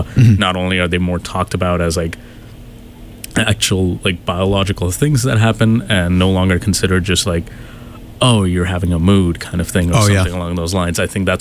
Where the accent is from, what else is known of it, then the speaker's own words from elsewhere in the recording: Dubai, United Arab Emirates; moved away as an adult; also born or lived in India; I'm like what you would call a third culture kid. Like, I was born in India, my parents are Indian, grew up in Dubai, and then I moved over here for college, and I've been here ever since.